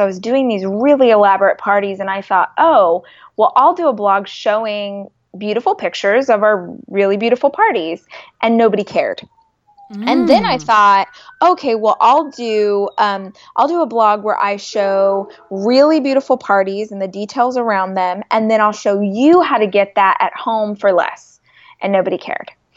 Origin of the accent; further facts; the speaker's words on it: Bakersfield, California, United States; So I'm from Bakersfield, which is about 2 hours north of LA.